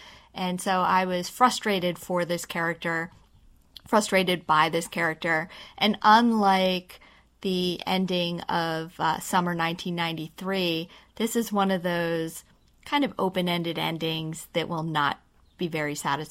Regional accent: Baltimore, Maryland, United States; I'm from Baltimore, and I didn't get that.

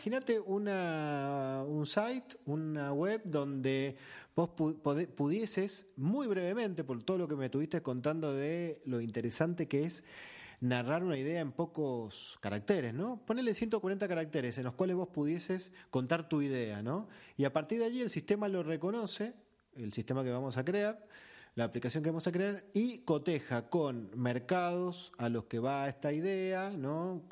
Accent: Mendoza, Argentina; como somos mendocinos lo tenemos que decir, con doble L, no con Y, ¿no es cierto?

